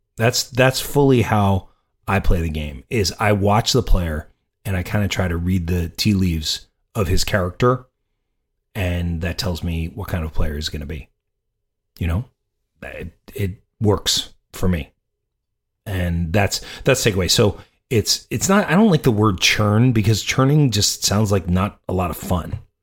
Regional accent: New York, United States; The New York Mets, I watched that game and I rooted for the Mets because I'm from New York.

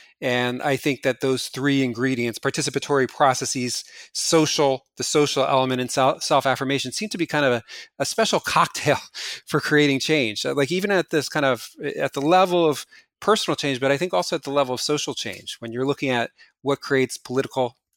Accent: New Jersey, United States; when I go back to New Jersey, my hometown, I'm frequently stereotyped as the egghead academic

